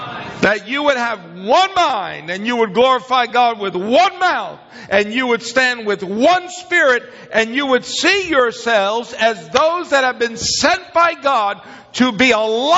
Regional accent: Bronx, New York, United States; I grew up in the Bronx, New York, so I'm a New York Italian.

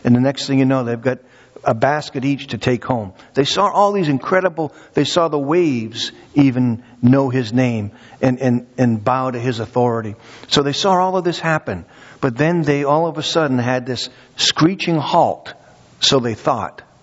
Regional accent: Massachusetts, United States; I grew up in Massachusetts, if you haven't, you know, picked up on the accent yet.

